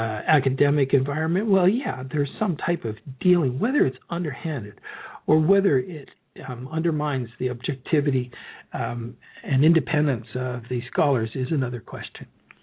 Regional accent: Canada; it's rather difficult for me as a Canadian Mason, as a Mason here in the Grand Lodge of Canada

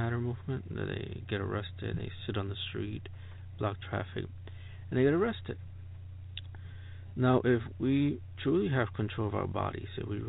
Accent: New York, United States; born there; I was born in New York, so the cold was part of my experience.

